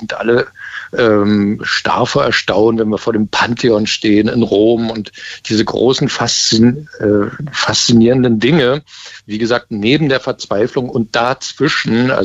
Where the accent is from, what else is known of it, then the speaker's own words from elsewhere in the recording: Berlin, Germany; Erstmal meine Heimat mitten im Prenzlauer Berg.